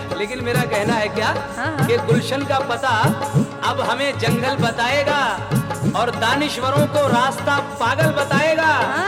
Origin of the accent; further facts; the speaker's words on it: Budaun, Uttar Pradesh, India; और अव्वल तो मैं मुरादाबादी हूँ ही नहीं, मैं बदायूं का रहने वाला हूँ।